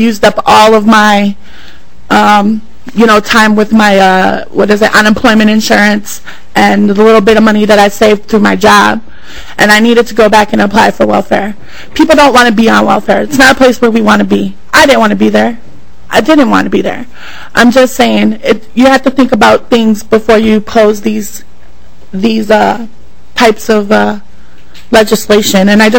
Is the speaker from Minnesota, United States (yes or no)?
yes; St. Paul, Minnesota, United States; And I've born and raised in Minnesota. I lived in St. Paul all my life.